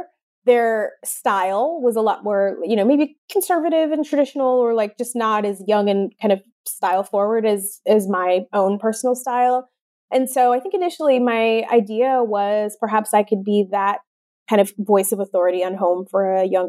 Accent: Detroit, Michigan, United States; I grew up in suburban Detroit.

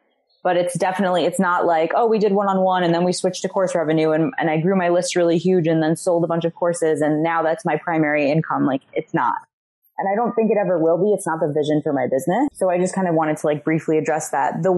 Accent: New York, United States; You know, I'm from New York. I bartended for almost a decade, over a decade in New York City.

